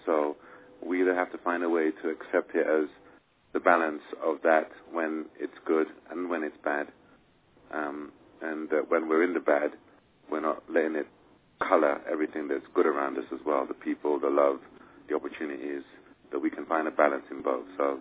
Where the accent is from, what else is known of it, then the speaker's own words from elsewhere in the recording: London, United Kingdom; born there; I mean, I was born in London and my family are from the Caribbean, so I don't have any kind of direct link with that.